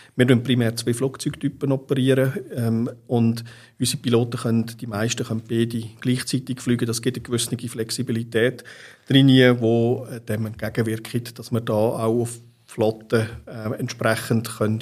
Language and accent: German; Beromünster, Lucerne, Switzerland; Aufgewachsen bin ich im Raum Beromünster, dort hat es einen grossen Radiosender gehabt, auch der hat fasziniert.